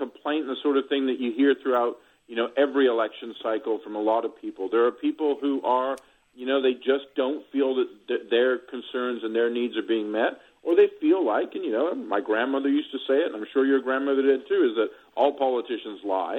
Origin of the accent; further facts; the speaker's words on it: Texas, United States; I grew up in Texas for a while as a kid, and I got a soft spot for almost anybody who's from Texas, you know?